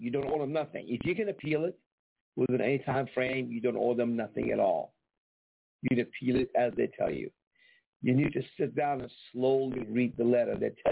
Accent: Iran; English is a second language; But it's English. I'm from Iran. If I can understand these letters in English, so could you.

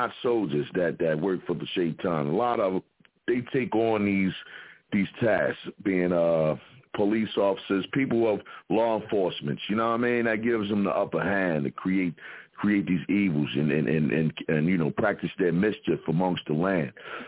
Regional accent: Philadelphia, Pennsylvania, United States; represent from the Broad Street Bully side of Philadelphia, where we threw 40 ounces at the paddy wagons over there on 24th Street down there in South Philly

